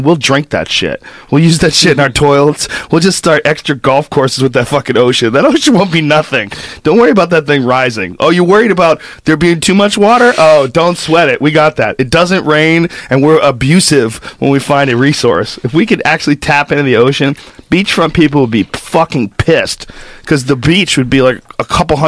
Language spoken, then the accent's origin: English; Newton, Massachusetts, United States; also born or lived in New Jersey / San Francisco / Florida / New York; Newton. Well, that's where I went to high school. Right. I was born in New Jersey. I grew up kind of all over the country. Lived in San Francisco from age 7 to 11. Lived in Florida from 11 to 13. Boston from 13 to probably 23, 24